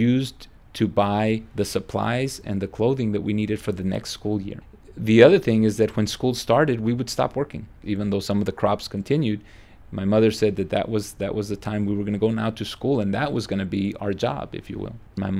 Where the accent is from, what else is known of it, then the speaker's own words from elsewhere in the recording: Texas, United States; Growing up in the South Texas, in the summers when I was in elementary school all the way through high school, I worked in the fields and I picked okra, of all things.